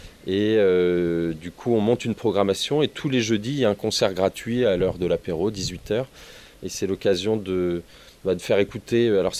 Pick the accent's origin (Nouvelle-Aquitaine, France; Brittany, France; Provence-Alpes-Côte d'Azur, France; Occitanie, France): Brittany, France; nous on est originaire du pays d'Auray, donc du côté de Plunerette.